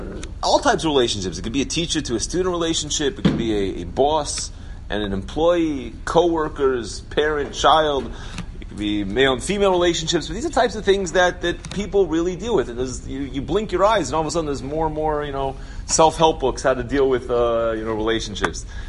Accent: California, United States; accent: Californian; if you can't understand my Californian accent, then please feel free to ask.

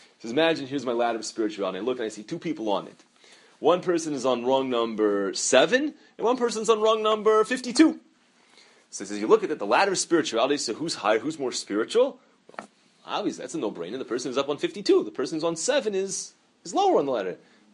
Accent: California, United States; accent: California; it's my California accent that comes through in Hebrew.

